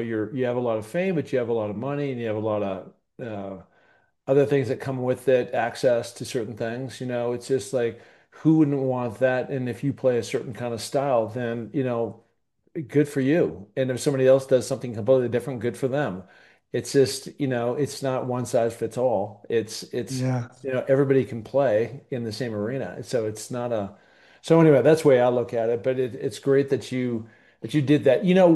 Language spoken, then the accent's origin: English; Seattle, Washington, United States; I'm from Seattle, so what came out of there was all kinds of grunge, right?